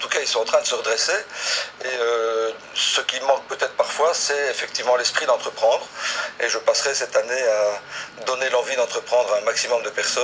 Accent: Boston, Massachusetts, United States; je viens de Boston, qui est une ville magnifique, mais qui n'est quand même pas le centre mondial de la mode comme Milan ou Paris.

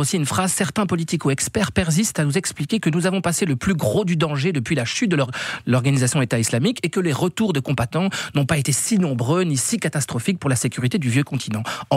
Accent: Belgium; Chez nous, en Belgique, ceux qui sont emprisonnés pour l'instant en Syrie ou en Irak

